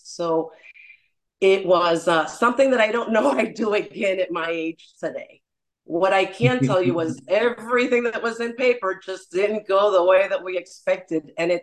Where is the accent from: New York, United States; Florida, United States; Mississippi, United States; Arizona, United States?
Florida, United States; Miami; My background, I was raised in Miami, Florida, and was part of a family business.